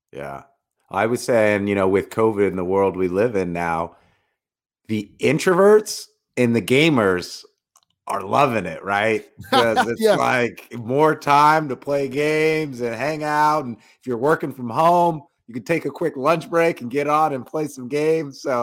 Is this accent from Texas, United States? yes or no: no; California, United States; I remember Joe Montana football. I grew up in the Bay Area.